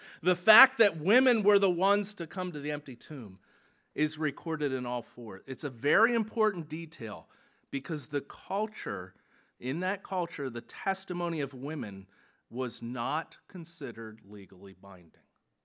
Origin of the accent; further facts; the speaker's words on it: Pennsylvania, United States; Of course, many of you know I grew up in Lancaster County.